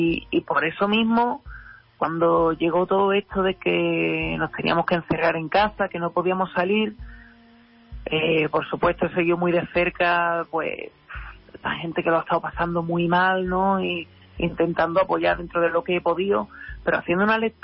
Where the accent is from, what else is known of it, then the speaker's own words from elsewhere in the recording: Andalusia, Spain; Aquí, de vuelta por mi tierra